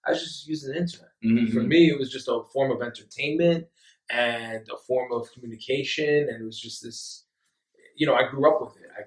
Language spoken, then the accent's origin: English; Union City, New Jersey, United States; I grew up in Union City, New Jersey.